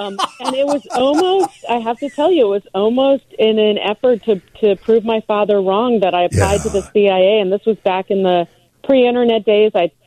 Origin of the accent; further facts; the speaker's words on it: Washington, District of Columbia, United States; I grew up in Washington, D.C.